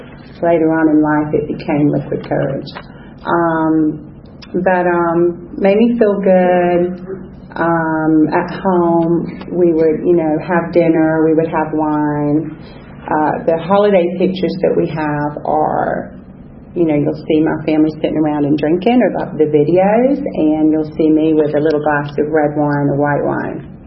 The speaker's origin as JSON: {"language": "English", "town": "Nottingham", "region": "East Midlands", "country": "United Kingdom", "tie": "born or raised there", "said": "I was born in England. I was born in Nottingham, England."}